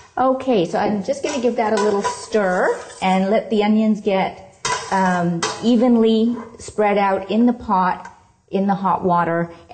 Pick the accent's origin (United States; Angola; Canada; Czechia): Canada; Toronto, Ontario; from Toronto, Canada, and today we're making a Cuban black bean soup.